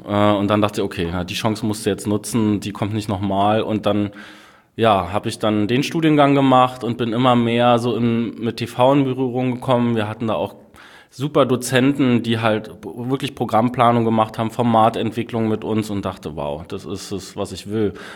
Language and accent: German; Berlin, Germany; accent: Berlin; Und ich bin Berliner, wie man wahrscheinlich hier und da mal hören wird, wenn ich mich meistens in Rage rede oder irgendwas, da kommt dann wahrscheinlich wieder der Berliner Akzent durch.